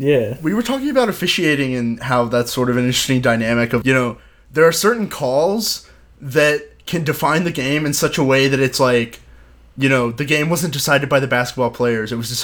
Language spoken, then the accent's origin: English; Dallas, Texas, United States; No, actually, I am from Dallas